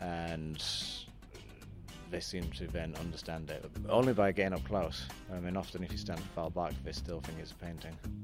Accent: Yorkshire and the Humber, United Kingdom; now in London, United Kingdom; I've come to Paducah from England. I'm based in London, but I'm originally from Yorkshire, so you'll have to apologise for my accent.

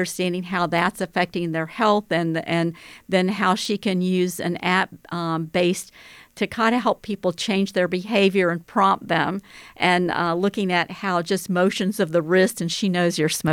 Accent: North Carolina, United States; I think it's also because I'm from North Carolina, so I'm used to having family all over in the room.

